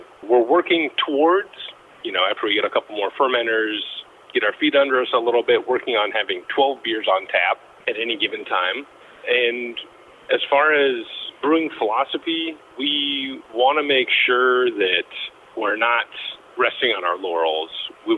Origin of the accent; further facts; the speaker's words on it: Fairbanks, Alaska, United States; so I grew up in Fairbanks and was out of the States for a number of years, like I had mentioned, and then moved back